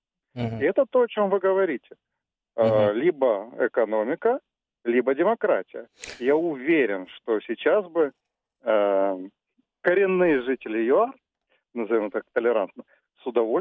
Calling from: Kharkiv, Kharkiv Oblast, Ukraine; Я з Харкова.

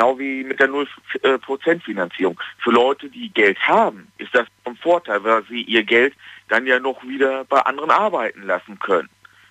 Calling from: Cologne, North Rhine-Westphalia, Germany

